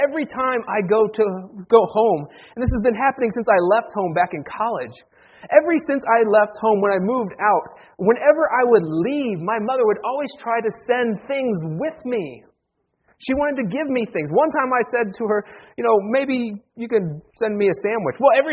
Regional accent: Staunton, Virginia, United States; It's been a busy week in my hometown of Stanton, Virginia.

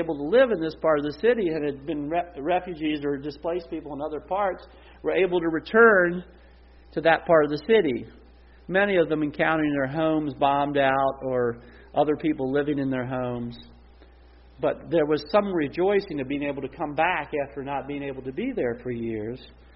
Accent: Harrisonburg, Virginia, United States; arrived in Harrisonburg, the very next day after arriving in my hometown and arriving at Eastern Mennonite

